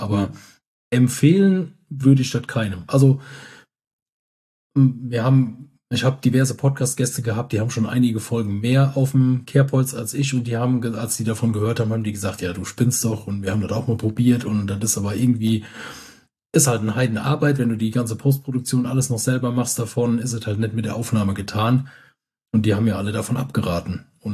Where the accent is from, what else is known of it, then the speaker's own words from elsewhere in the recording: Rhineland-Palatinate, Germany; ich bin halt nur mal aus dem Westerwald und da haben wir sie mal halt am Button und am Datten